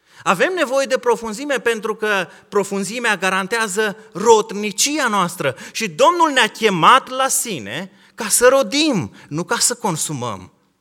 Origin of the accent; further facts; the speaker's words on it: Dobruja, Romania; cum aș putea să plantez și eu un stejar la noi acasă, în Dobrogea?